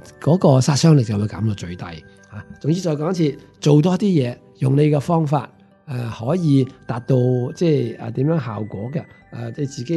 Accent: China; 佢叫做栗物啦，我哋中国人都有嘅，我哋叫做叶菜啦

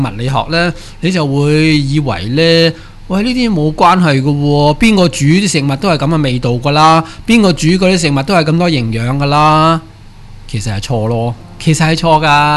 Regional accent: China; 我哋中国人呢以为自己好有即係智慧，五千年文明。

